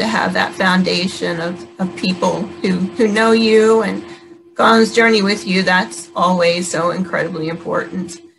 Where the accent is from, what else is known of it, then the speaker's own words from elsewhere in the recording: Maryland, United States; St. Charles, I'm from St. Mary's County, so I'm fairly familiar with the area.